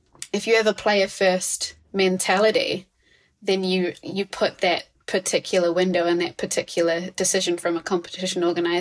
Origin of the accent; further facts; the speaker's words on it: New Zealand; Obviously, I come from New Zealand and the Olympics is hugely important